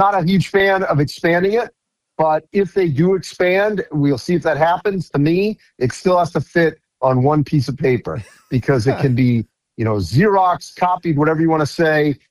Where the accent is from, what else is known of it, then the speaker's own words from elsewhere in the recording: Boston, Massachusetts, United States; I grew up in Boston, so to me, Lakers Celtics when I was growing up was obviously a big deal.